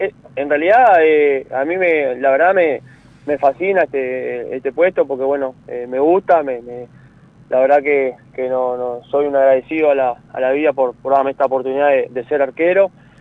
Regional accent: Melo, Cerro Largo, Uruguay; Sí, la verdad que en realidad me cagan a putear los de mi pueblo.

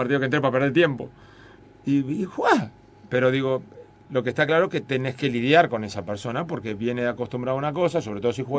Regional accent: Uruguay; nos representa como uruguayos.

